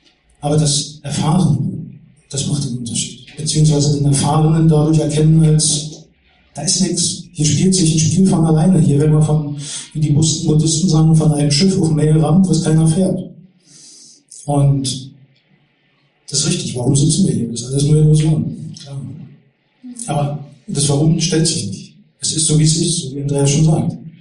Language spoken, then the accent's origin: German; Berlin, Germany; Also diejenigen, die mich schon kennen als Berliner